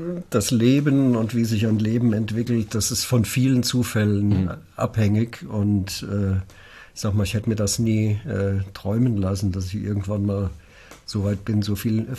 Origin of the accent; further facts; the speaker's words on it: Fulda, Hesse, Germany; Ja, ja, ja, ich bin hier Ureinwohner.